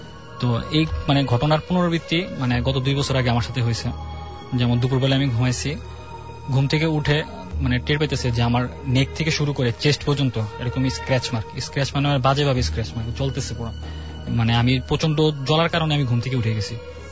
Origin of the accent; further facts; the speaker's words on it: Comilla, Chittagong Division, Bangladesh; From Comilla.